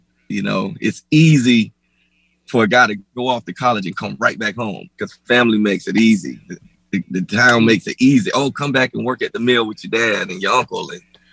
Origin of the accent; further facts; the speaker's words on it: Folkston, Georgia, United States; Folkston, Georgia. South Georgia. Mm-hmm. Small town.